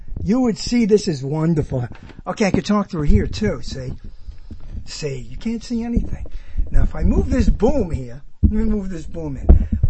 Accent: Brooklyn, New York, United States; everyone knows I'm from Brooklyn, and I went to Burbank just like you

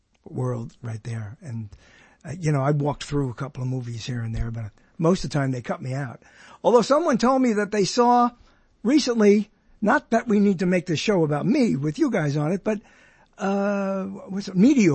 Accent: New York, United States; Yes, in New York. I'm from New York, and I did radio in New York

